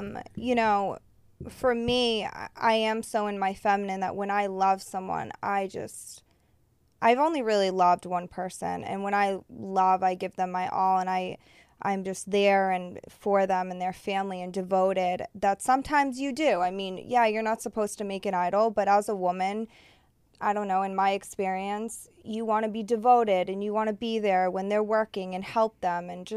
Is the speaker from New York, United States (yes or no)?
no; Massachusetts, United States; Like, you go back to where I'm from. I'm from Massachusetts.